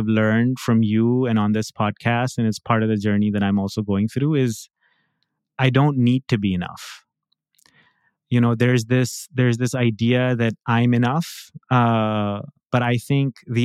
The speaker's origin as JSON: {"language": "English", "town": "Karachi", "region": "Sindh", "country": "Pakistan", "tie": "born or raised there", "said": "the mohalla, the neighborhood that I grew up in Karachi, 99% of my friends, of our neighbors, have not moved from that place."}